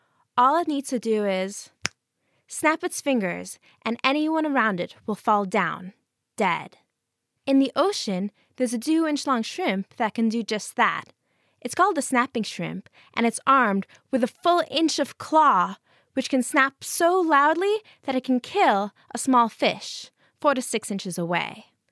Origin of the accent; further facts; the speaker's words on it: United States; now in Cambridge, United Kingdom; Hi, I'm from the United States